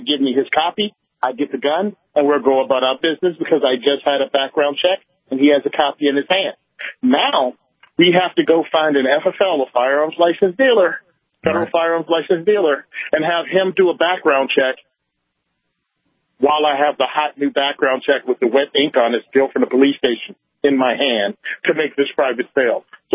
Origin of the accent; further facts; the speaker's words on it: Virginia, United States; Yeah, I'm originally from Virginia, where all I needed was a driver's license.